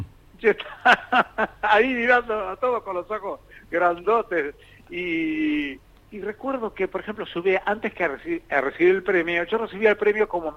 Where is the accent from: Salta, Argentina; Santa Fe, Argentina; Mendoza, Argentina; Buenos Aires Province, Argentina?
Buenos Aires Province, Argentina; Monte Grande; yo vengo de Monte Grande.